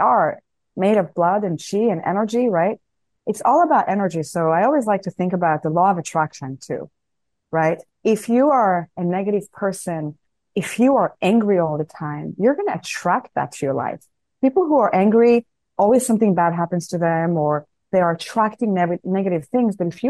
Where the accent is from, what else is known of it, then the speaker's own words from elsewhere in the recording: Israel; English is a second language; I'm always very vigilant because I'm from Israel, so I've learned to be very vigilant of my surroundings.